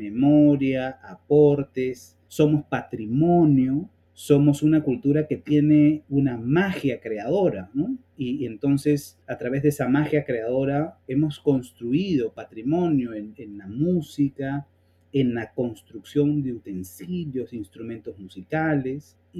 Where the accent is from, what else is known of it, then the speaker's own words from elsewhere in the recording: Peru; yo no soy menos peruano que otro porque me digo afroperuano.